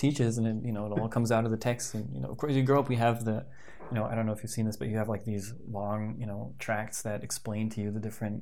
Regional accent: United States; Well, I mean, since I was from the States, I'm very closely connected to the kind of theology that came from there.

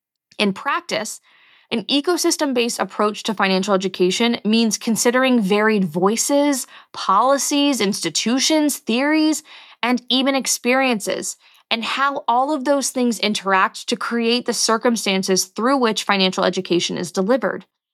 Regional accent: Prince George's County, Maryland, United States; Growing up in Prince George's County, Maryland, one of the only counties where Black families out-earned and had more wealth than white families

